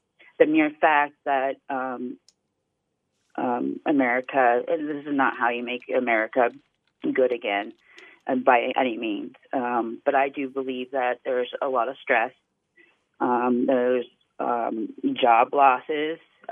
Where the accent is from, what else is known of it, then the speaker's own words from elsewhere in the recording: United States; I'm American and I would rather like buy my own products